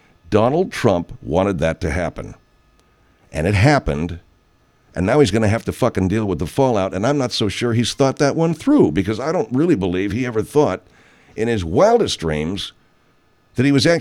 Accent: Arcadia, California, United States; You know, I grew up in Arcadia, California. And I grew up in Arcadia, California when it was a Republican town.

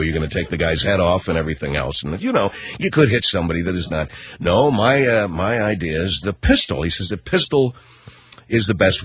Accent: Texas, United States; Well, when I grew up in Texas, we used to kill rats.

